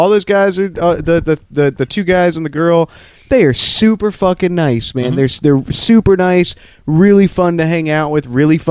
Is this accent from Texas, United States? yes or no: no; Orlando, Florida, United States; I'm like, bro, I'm from Orlando. I don't give a fuck.